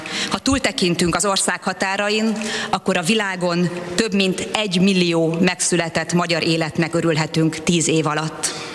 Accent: Szeged, Csongrád-Csanád, Hungary; moved away as an adult; now in Budapest, Hungary; Szegedi vagyok, akkor is a 18 éves korom óta a 11. kerületben élek.

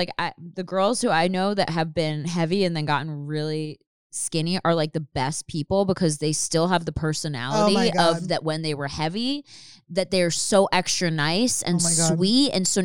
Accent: Quakertown, Pennsylvania, United States; I grew up near Quaker Town.

